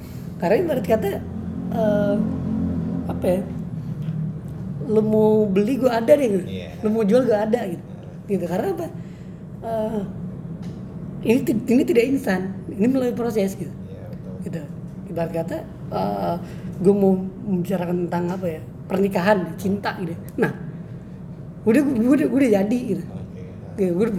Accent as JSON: {"language": "Indonesian", "town": "Cirebon", "region": "West Java", "country": "Indonesia", "said": "Dalam artian gue orang Cirebon gitu ya, dalam artian gitu, bukan rasis sih. Gue orang Cirebon namun gue punya tata cara sendiri gitu."}